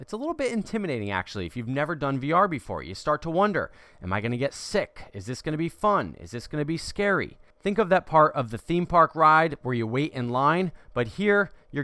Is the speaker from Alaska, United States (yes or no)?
no; New Jersey, United States; Garden State, yes, my home state